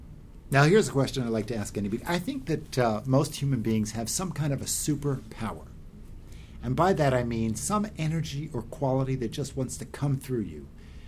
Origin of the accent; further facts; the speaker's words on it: Philadelphia, Pennsylvania, United States; I am from Philly.